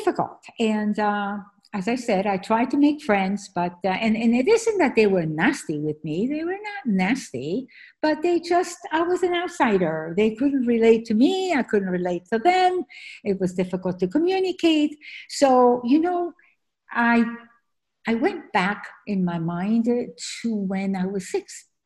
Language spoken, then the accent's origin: English; Argentina; It was a much more difficult journey than I realized, and I was still Argentinian. I still had a strong hold for the country that I felt in my heart was mine